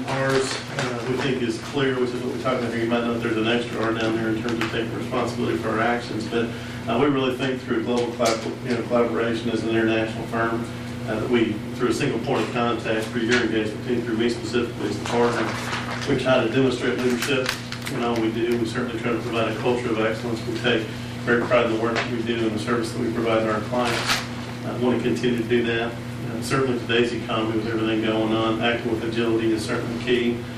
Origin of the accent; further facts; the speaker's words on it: Amarillo, Texas, United States; now in Dallas, United States; I was born and raised in Amarillo.